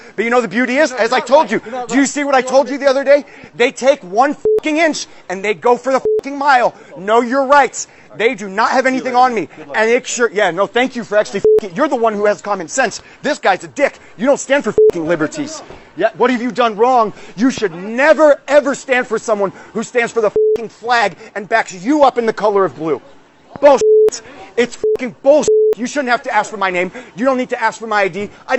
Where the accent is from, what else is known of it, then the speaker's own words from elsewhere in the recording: United States; I have no history. I stand for truth. I'm an American.